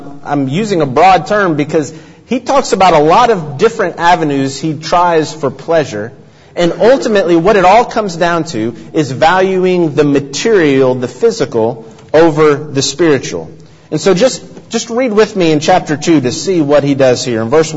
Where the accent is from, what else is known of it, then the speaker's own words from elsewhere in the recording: Memphis, Tennessee, United States; Growing up in the Memphis area, obviously, very familiar with … with the landmark in Memphis, Graceland.